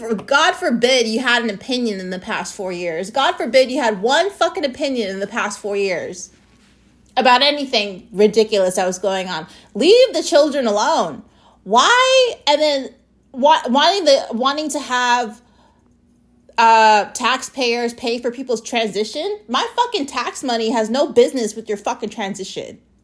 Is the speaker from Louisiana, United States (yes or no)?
no; Arizona, United States; You guys, I grew up in Arizona where you used to call, like, where people used to call ICE and report people and get $500.